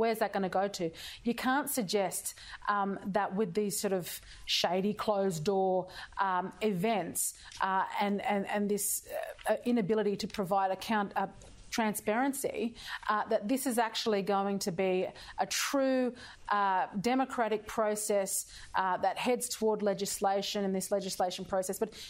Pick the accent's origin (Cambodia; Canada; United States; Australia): Australia; I mean, we are Australian citizens, Indigenous Victorians are Australian citizens.